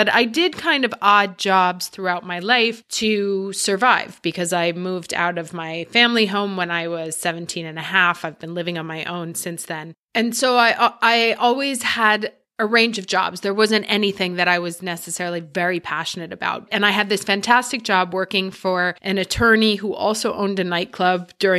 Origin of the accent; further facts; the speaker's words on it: New York City, New York, United States; I grew up in New York City in the 80s, and my parents were rather unusual.